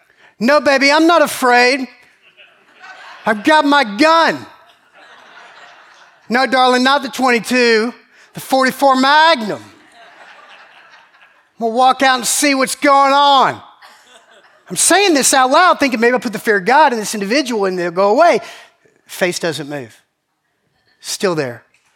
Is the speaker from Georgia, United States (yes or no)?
yes; Georgia, United States; I grew up in South Georgia. It tastes like chicken.